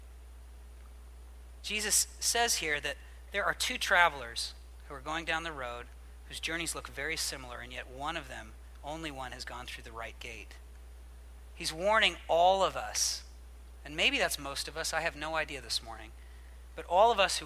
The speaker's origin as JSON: {"language": "English", "country": "United States", "said": "I'm an American."}